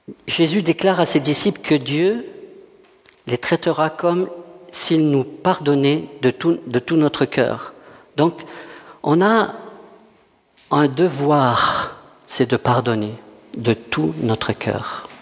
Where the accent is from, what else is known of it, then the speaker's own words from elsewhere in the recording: France; surtout en tant que Français, hein, on aime bien juger.